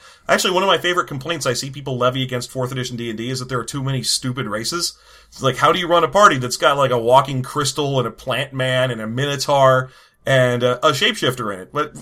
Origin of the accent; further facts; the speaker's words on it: San Diego, California, United States; I mean, we're from San Diego, Alex. No one here buys homes.